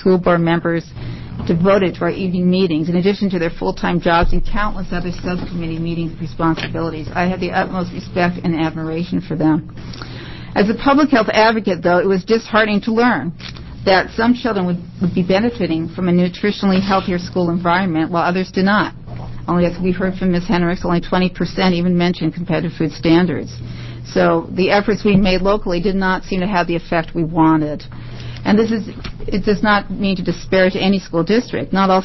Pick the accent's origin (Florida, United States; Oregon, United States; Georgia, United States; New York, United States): Oregon, United States; Eugene; I'm a pediatrician from Eugene, Oregon.